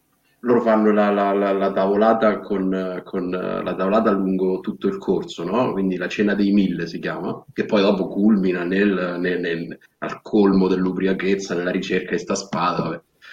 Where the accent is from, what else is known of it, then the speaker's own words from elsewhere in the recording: Macerata, Marche, Italy; Macerata.